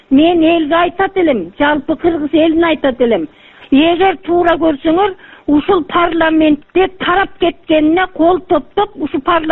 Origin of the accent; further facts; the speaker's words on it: Bishkek, Kyrgyzstan; Мен Бишкектен болом, пенсионермин.